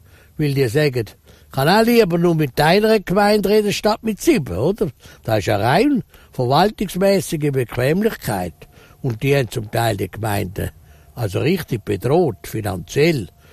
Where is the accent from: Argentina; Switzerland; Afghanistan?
Switzerland; ist die Dankbarkeit Schweizer zu sein relativ gross.